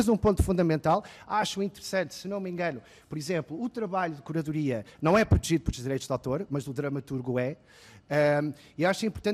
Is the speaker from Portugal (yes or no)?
no; United States; eu venho dos Estados Unidos